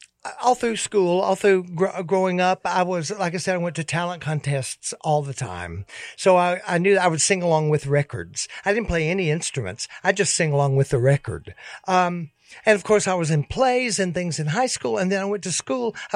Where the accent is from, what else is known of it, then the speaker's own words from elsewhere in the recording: Tennessee, United States; We wrote it about growing up in East Tennessee in the 50s and 60s.